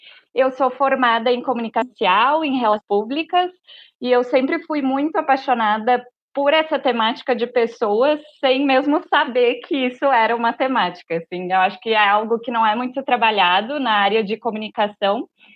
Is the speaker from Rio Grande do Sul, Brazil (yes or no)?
yes; Rio Grande do Sul, Brazil; now in São Paulo, Brazil; eu sou gaúcha, né? Vocês já devem ter escutado pelo meu sotaque. Atualmente, eu moro em São Paulo